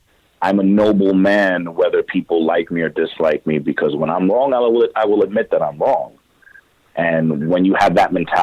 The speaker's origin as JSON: {"language": "English", "region": "New York", "country": "United States", "said": "I'm very proud of where I come from. I'm Puerto Rican and Cuban. I'm proud of my descent. I'm proud of being a New Yorker."}